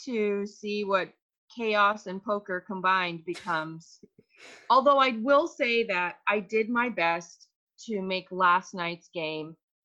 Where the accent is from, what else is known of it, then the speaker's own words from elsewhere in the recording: Canada; now in United States; I was raised in Canada, so I'm not great with my US history.